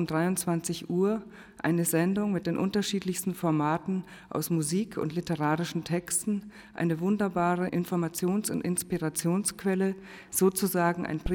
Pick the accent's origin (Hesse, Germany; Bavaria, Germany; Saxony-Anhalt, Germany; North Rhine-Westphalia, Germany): Bavaria, Germany; ich bin ja aus Bayern, wie Sie auch hören